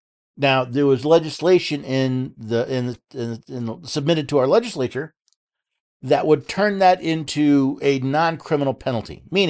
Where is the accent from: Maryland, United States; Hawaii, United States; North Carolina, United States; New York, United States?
New York, United States; now in Tennessee, United States; Again, I was born and raised in New York. I actually had a carry permit in New York.